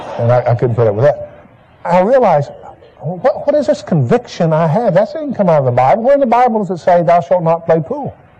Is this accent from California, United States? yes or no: no; Alabama, United States; For instance, I grew up in the South, in Alabama, in a Baptist background, where dancing was considered sin.